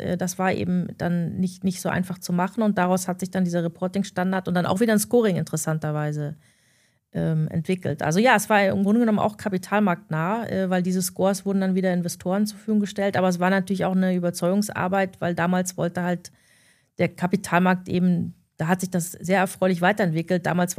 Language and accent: German; East Germany, Germany; ich komme ja auch aus dem Osten historisch und da ist eben eine andere Denkweise